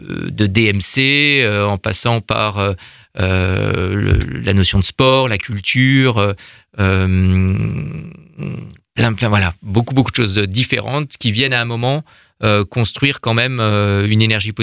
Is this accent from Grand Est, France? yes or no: yes; Mulhouse, Grand Est, France; en tant que Mulhousien, parce que Mulhouse est ma ville natale et j'y vis.